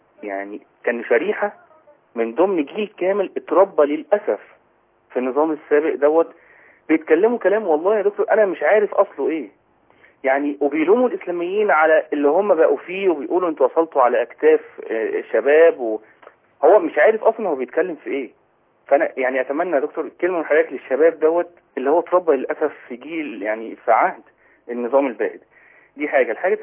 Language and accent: Arabic; Alexandria, Alexandria Governorate, Egypt; أنا من اسكندرية